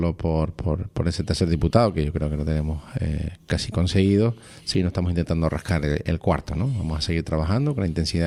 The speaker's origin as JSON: {"language": "Spanish", "town": "Tamaimo", "region": "Canary Islands", "country": "Spain", "tie": "born there", "said": "Yo soy nacido en Tamaimo, ¿no? Santiago del Teide, más canario no puedo ser, de una zona más rural, y también me siento canario"}